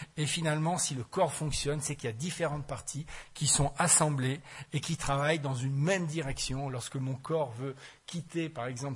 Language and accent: French; France; en général, chez nous, en France, on fait des petits immeubles, 10 étages.